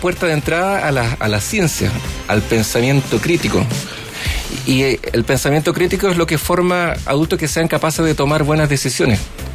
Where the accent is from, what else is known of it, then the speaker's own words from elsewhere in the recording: Chile; De hecho, yo soy chileno.